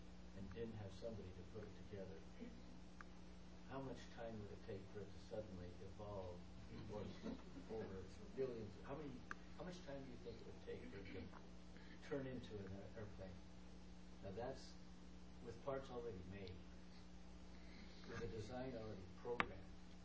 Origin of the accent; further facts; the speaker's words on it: Boulder, Colorado, United States; I grew up in Boulder, Colorado